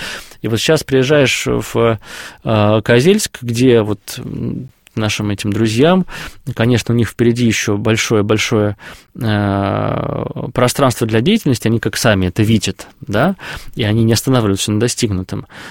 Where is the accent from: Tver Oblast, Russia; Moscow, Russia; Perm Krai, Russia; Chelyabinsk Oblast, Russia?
Moscow, Russia; наш же город, да, хоть мы и москвичи, но наш город